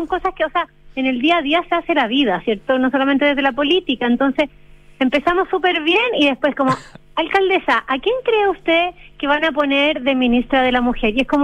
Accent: San Javier, Maule, Chile; Loncomilla por el río de mi pueblo, que es San Javier

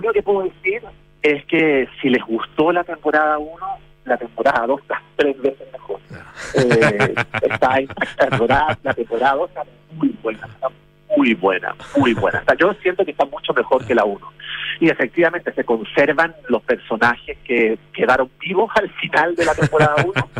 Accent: Chile; que soy yo, que soy el chileno

